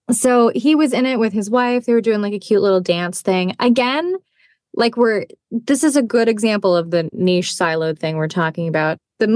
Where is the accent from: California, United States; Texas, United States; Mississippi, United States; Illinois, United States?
Illinois, United States; Chicago; I know that's another football reference, but I'm a Chicagoan.